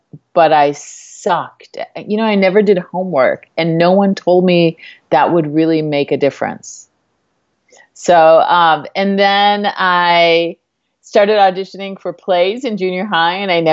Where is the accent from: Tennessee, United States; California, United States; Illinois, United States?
Illinois, United States; Chicago; also born or lived in Pennsylvania / Ohio; I was born in Pennsylvania. I lived there like 3 months. And then my dad was a radio guy, and we moved to Ohio. And then I got really sick in Ohio as a baby. And then I don't remember any of that. And then we moved to Chicago.